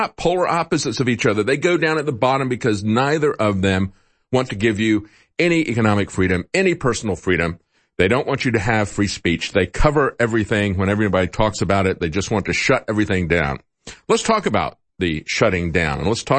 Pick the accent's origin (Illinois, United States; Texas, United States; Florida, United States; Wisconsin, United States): Florida, United States; I've gone through a lot of hurricanes in my life because I grew up in Florida, and typically we were not that worried about it.